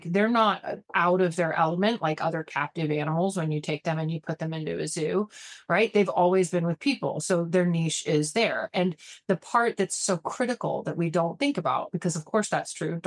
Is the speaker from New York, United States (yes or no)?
no; Atlanta, Georgia, United States; when I was growing up in Atlanta, in a major city